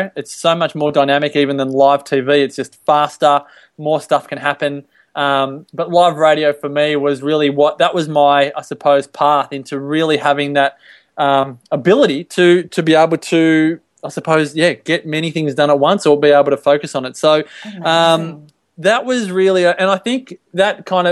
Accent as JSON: {"language": "English", "region": "Victoria", "country": "Australia", "tie": "born or raised there", "said": "I grew up in Victoria."}